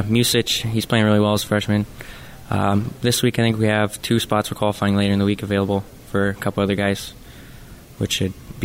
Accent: Canada; basically being Canadian, so it was a good fit for me.

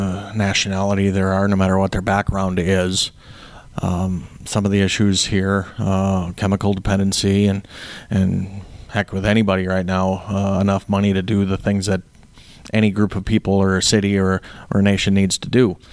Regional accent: Wisconsin, United States; born there; I was born in Wisconsin, so I'm familiar with their basketball program.

